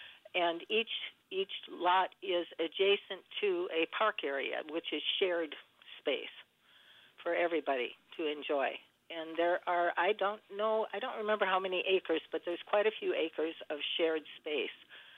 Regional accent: Madison, Wisconsin, United States; now in Sturgeon Bay, United States; I grew up in Crestwood on the west side of Madison.

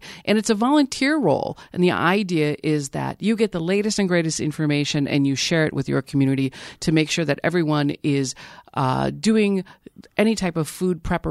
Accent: Milwaukee, Wisconsin, United States; I grew up in Milwaukee, but spent all my summers on my grandmother's farm in Jackson County near Black River Falls.

